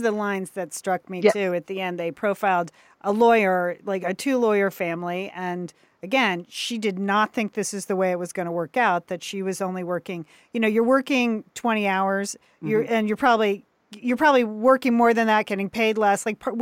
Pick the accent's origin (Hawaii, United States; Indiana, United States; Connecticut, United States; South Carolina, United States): Connecticut, United States; Southport; my hometown girl, Sheila, from Southport, Connecticut